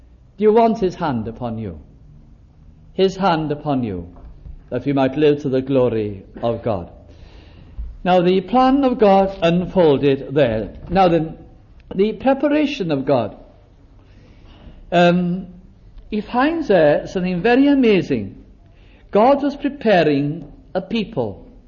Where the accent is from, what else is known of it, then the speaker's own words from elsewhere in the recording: Wales, United Kingdom; English is a second language; I don't think I'd hardly ever been to an English service, only very occasionally. Been brought up as a Welsh Presbyterian. Natural, nothing wrong in that. That's my background.